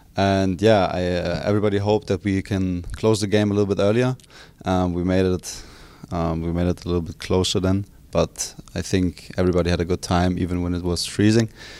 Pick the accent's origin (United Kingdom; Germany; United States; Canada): Germany; I mean, I'm from Germany, so I'm used to cold weather and rainy weather.